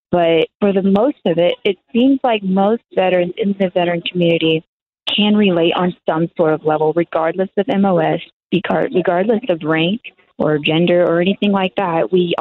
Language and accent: English; Texas, United States; Well, I'm born and raised in Texas, and I only served in the Army for a couple years before my injury.